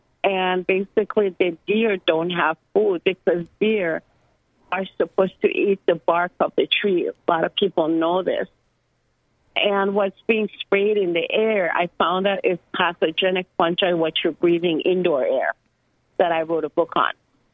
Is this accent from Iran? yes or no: yes; Iran; I'm from Iran. I just wanted to let you know.